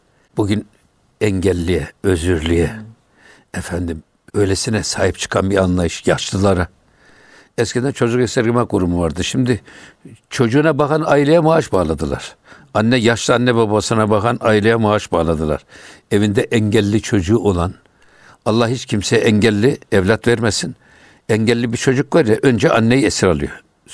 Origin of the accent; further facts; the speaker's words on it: Kayseri, Turkey; now in Istanbul, Turkey; Çünkü biz Kayseri'de büyüdük. Kayseri'de pek bu müziğe yan gözle bakılır.